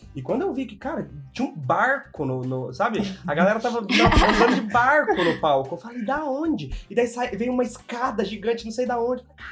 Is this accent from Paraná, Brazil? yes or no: yes; Apucarana, Paraná, Brazil; Então, eu sou do interior do Paraná, de Apucarana.